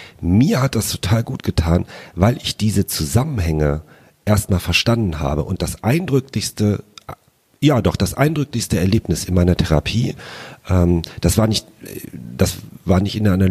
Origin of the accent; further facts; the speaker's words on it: Lower Saxony, Germany; born there; ich bin in Niedersachsen geboren.